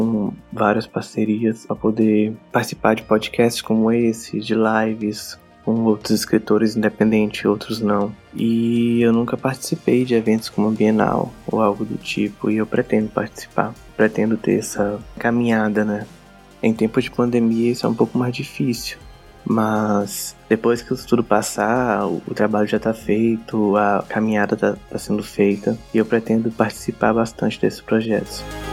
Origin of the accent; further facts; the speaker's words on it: Caravelas, Bahia, Brazil; born there; que se passa na cidade de Caravelas, que é a cidade onde eu nasci, que é uma cidade no interior da Bahia.